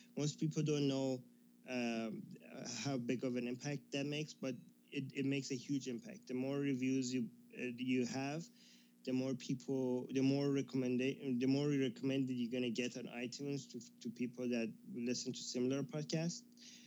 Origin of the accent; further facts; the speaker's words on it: Iran; Me from Iran